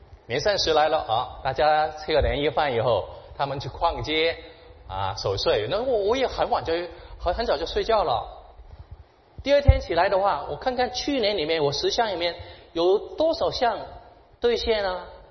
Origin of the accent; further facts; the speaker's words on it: Hong Kong; 我是在香港出生长大的，我在香港小的时候呢，有一个习惯